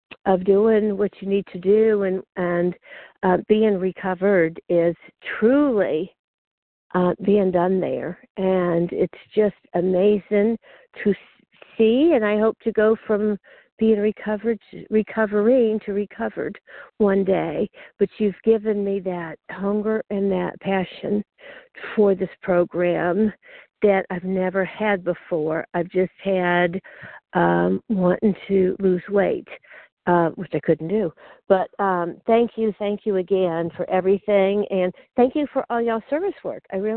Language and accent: English; Roanoke, Virginia, United States; I'm from Roanoke, Virginia, and I have been in OA for maybe 5 years